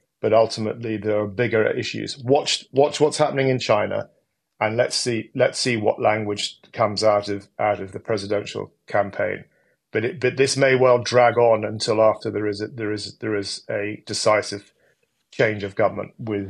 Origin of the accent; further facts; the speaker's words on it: United Kingdom; I'm speaking as a Brit.